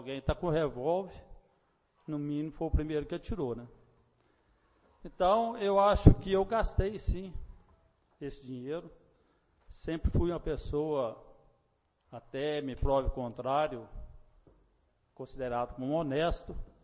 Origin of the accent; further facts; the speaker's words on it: Muzambinho, Minas Gerais, Brazil; E eu sou 100% muzambiense, nascido, criado aqui, nunca saí de Muzambim.